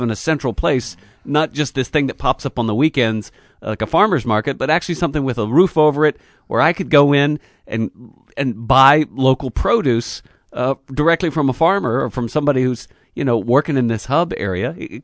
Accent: Virginia, United States; We grew up in Northern Virginia where we watched it get really, really awful and not work.

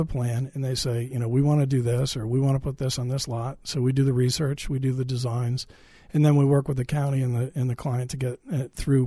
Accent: Connecticut, United States; also born or lived in Massachusetts; now in New Hampshire, United States; Originally Connecticut, and I went to school at Massachusetts and moved further north into New Hampshire.

